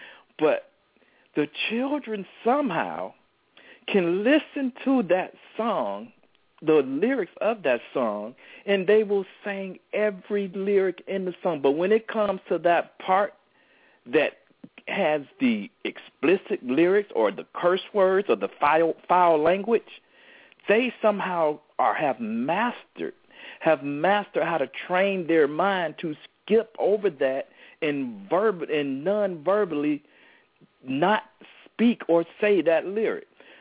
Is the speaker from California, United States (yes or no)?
no; Tampa, Florida, United States; I was home in my hometown of Tampa, Florida.